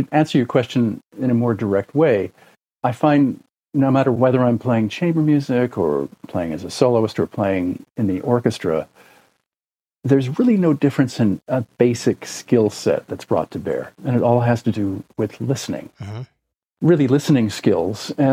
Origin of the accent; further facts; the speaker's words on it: New York, United States; You know, I grew up just north of the city here